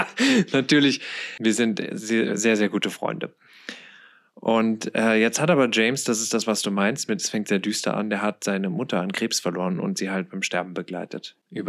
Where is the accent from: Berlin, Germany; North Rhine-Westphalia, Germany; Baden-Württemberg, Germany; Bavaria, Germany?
North Rhine-Westphalia, Germany; Krefeld; Ich komme ja aus Krefeld